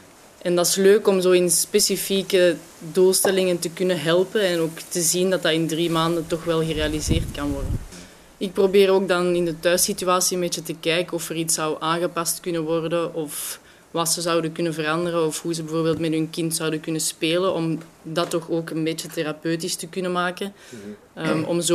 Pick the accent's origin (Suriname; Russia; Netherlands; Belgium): Belgium; Antwerp, Flanders; Ik kom uit België, Antwerpen.